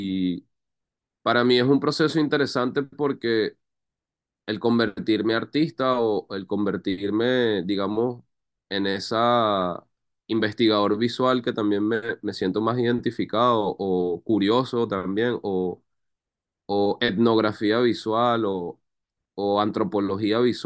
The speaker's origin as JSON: {"language": "Spanish", "country": "Venezuela", "said": "nosotros como sociedad venezolana somos un híbrido de todo. O sea, ya hay un sincretismo tanto étnico, religioso, racial."}